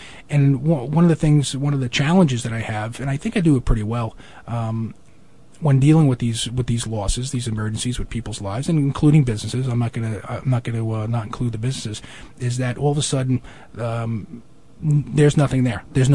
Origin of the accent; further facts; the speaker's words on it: United States; I don't know if it's a male thing or what, but as an American, I think there's some more importance in other directions.